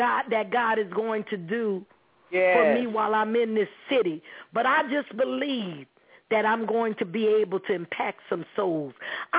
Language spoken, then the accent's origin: English; New Orleans, Louisiana, United States; moved away; I said, Lord, did I sound like that when I left New Orleans? I still have an accent. You all hear my accent, mother.